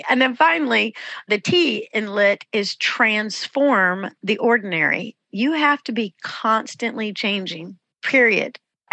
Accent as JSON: {"language": "English", "region": "North Carolina", "country": "United States", "said": "Here's what we say in North Carolina, because I'm from North Carolina."}